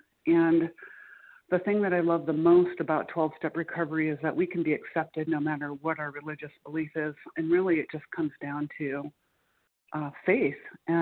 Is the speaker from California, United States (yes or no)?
no; Muncie, Indiana, United States; I'm from Muncie, Indiana.